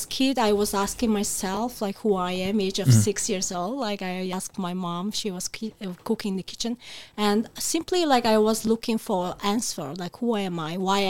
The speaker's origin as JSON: {"language": "English", "country": "Mongolia", "said": "And I'm very familiar with those spirits because I'm from Mongolia originally."}